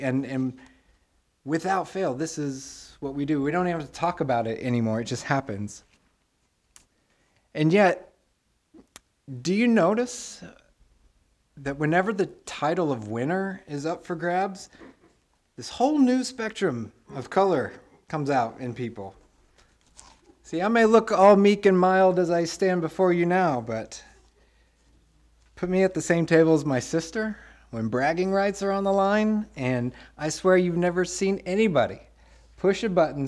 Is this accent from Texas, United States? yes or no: yes; Tyler, Texas, United States; Tommy, Barbara, Manny, they come from my hometown of Tyler, Texas.